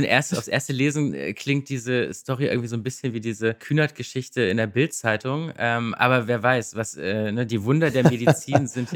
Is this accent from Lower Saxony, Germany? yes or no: no; Magdeburg, Saxony-Anhalt, Germany; meiner Heimatstadt Magdeburg